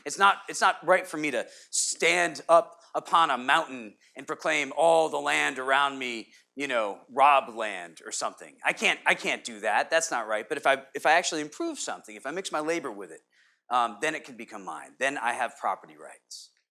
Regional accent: Connecticut, United States; I remember, you know, being a kid growing up in Connecticut. Our local grocery store was Stop and Shop.

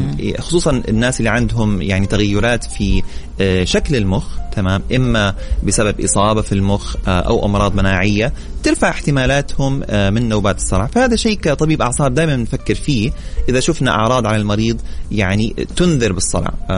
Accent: Saudi Arabia; هذا موضوع مو بس عندنا في السعوديه ولا في العالم العربي

